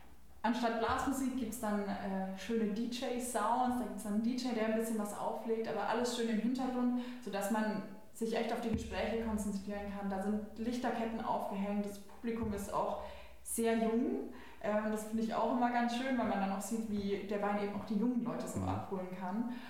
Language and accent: German; Randersacker, Bavaria, Germany; Da lobe ich jetzt mal meine Winzer aus Randersacker, aus meinem Heimatort.